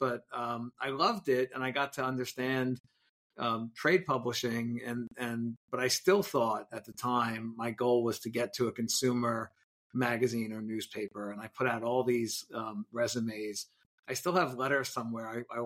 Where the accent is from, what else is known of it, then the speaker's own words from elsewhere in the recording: Brooklyn, New York, United States; I grew up in Brooklyn in at a time when in a very Italian mob-controlled neighborhood.